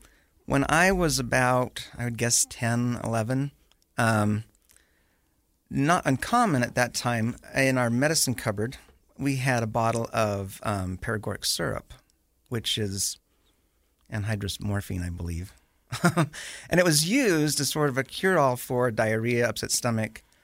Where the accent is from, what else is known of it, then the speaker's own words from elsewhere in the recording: Ephraim, Utah, United States; also born or lived in Tempe, Arizona; We moved to Arizona, Tempe, for a couple of years, but I call Ephraim home. I grew up down in San Pete County.